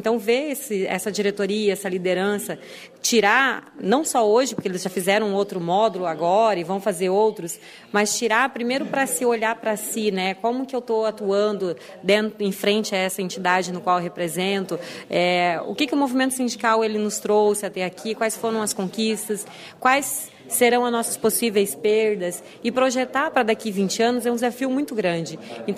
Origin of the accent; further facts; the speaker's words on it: Torres, Rio Grande do Sul, Brazil; Eu sou de Torres, né, minha região lá do litoral